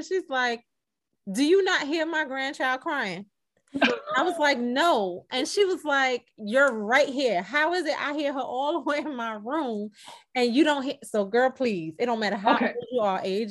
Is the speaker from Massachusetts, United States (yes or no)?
no; Brooklyn, New York, United States; I mean, I'm from Brooklyn. I'm a little rough around the edges, you know?